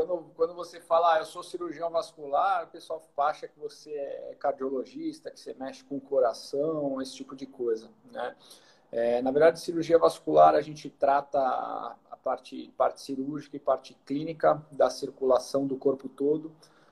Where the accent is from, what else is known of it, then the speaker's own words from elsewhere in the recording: São Paulo, Brazil; Bom, eu sou aqui de São Paulo. Vivi minha vida inteira, estudei aqui. Acabei nunca saindo de São Paulo, né? Eu fiz faculdade de medicina de Santo Amaro, aqui em São Paulo, capital.